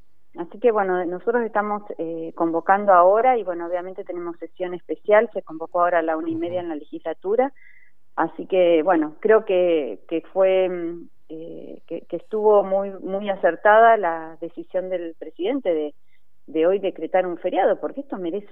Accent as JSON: {"language": "Spanish", "country": "Argentina", "said": "Acá no hay enemigos, somos todos argentinos"}